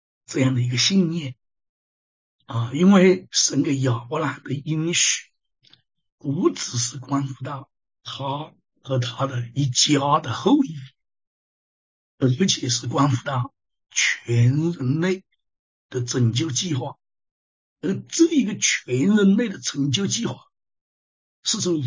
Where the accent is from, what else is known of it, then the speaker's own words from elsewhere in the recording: China; 如果有人问我们是中国人，为什么要探讨以色列人三代先祖的脚踪呢？